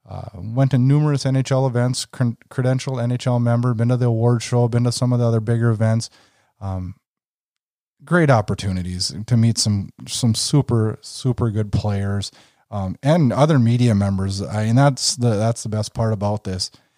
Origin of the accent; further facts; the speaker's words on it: North Dakota, United States; I'm from North Dakota. Yep, we're right on the Canadian border.